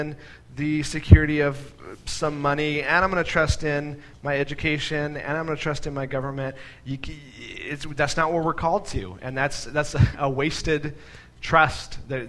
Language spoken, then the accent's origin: English; Nevada, United States; I remember winding down a million roads as I was growing up in Nevada, going through mountains.